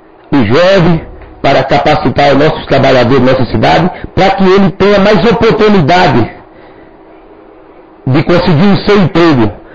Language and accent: Portuguese; Alagoas, Brazil; now in São Paulo, Brazil; Eu sou nordestino, sou do estado de Alagoas. Eu cheguei aqui em São Paulo no ano de 80